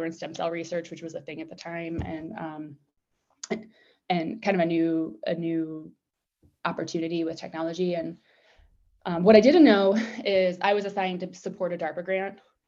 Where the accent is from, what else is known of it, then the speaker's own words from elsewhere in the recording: Detroit, Michigan, United States; I grew up in Detroit, have family that still works in factories on the line